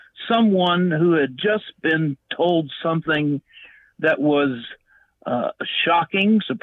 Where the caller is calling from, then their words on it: Glasgow, Kentucky, United States; from Glasgow, Kentucky.